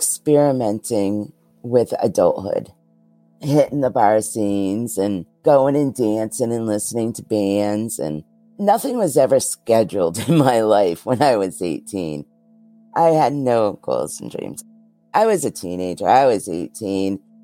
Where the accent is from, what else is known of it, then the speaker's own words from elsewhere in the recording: Massachusetts, United States; I grew up in Massachusetts mostly. I did move around a lot.